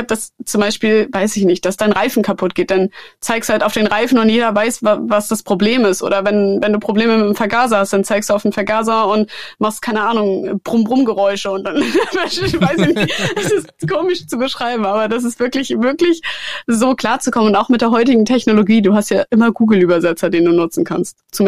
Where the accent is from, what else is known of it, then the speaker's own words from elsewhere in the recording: Germany; Das ist ja nicht so, dass nur in Deutschland, in meiner Heimat oder whatever, dass da Menschen existieren.